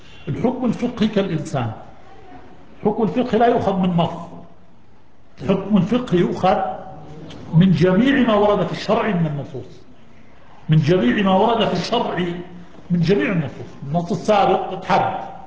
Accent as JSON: {"language": "Arabic", "country": "Jordan", "said": "والأيلي العقبة عقب من بلادنا العقبة"}